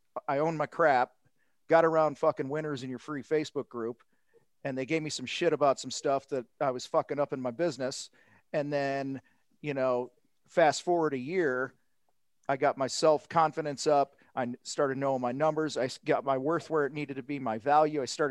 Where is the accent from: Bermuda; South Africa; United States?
United States; Illinois; I grew up outside of Chicago.